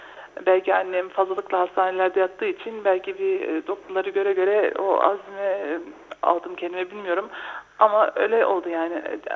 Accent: Neuss, North Rhine-Westphalia, Germany; 6 Aralık 1976 burada Neuss doğumluyum Almanya'da. Burada doğdum büyüdüm. Burada okullara gittim. Annem babam 70'li yıllarda gelmişlerdi o zamanları.

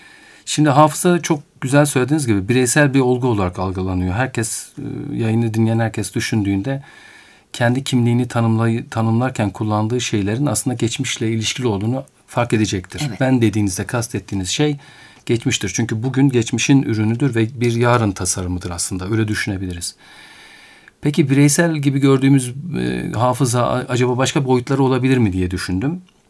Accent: Iğdır, Turkey; ben Iğdırlıyım, orada doğdum ve büyüdüm.

